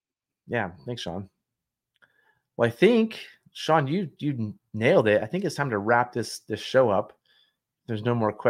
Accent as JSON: {"language": "English", "country": "Hungary", "second_language": "English", "moved": "yes", "said": "I didn't realize how much when I come over from Hungary, I have to pay a bunch of money to the government."}